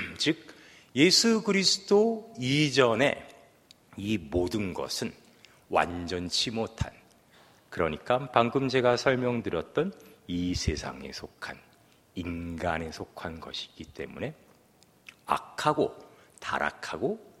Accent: South Korea; 여러분과 저는 한국인이고 우리는 한국교회의 신자입니다.

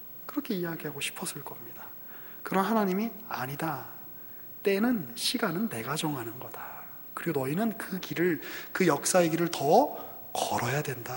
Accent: South Korea; born there; 나오고 보니까 우리 아버지가 한국 사람이야. 우리 아버지가 미국 사람이었으면 훨씬 좋았을 텐데. 내가 나오고 보니까 우리 여기 그 한반도에서 이렇게 태어난 거 아닙니까?

